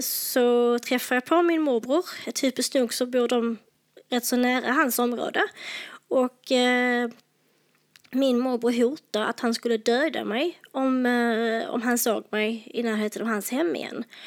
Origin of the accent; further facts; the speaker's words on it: Lebanon; Swedish is a second language; now in Sweden; Jag är från Libanon, ja.